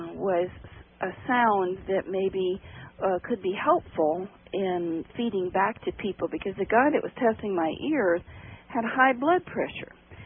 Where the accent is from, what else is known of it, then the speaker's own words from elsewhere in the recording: Ohio, United States; born there; I was born in Appalachian, Ohio, you know, down in the middle of nowhere.